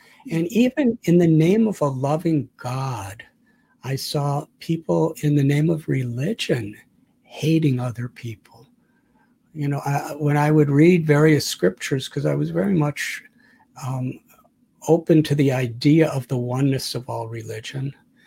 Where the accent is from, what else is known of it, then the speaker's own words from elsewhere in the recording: Chicago, Illinois, United States; born there; I was born in 1950 in Chicago.